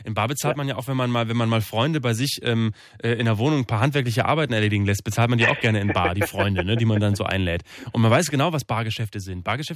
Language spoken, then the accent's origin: German; Bremen, Germany; Ich bin aus Bremen. Ich bin aus Bremen. Tut mir leid, ich bin nicht aus Hamburg.